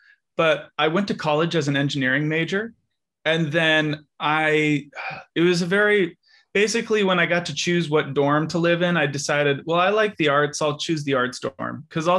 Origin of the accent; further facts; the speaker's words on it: California, United States; I grew up in Northern California, a suburb of San Francisco.